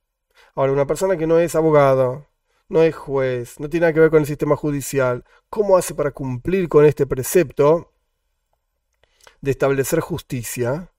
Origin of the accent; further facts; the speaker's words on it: Argentina; a pesar de que soy un ciudadano argentino